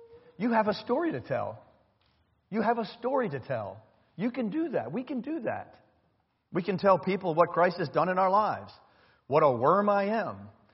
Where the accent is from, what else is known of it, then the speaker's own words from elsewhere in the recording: Baltimore, Maryland, United States; I've told you all many times before, I grew up in Baltimore.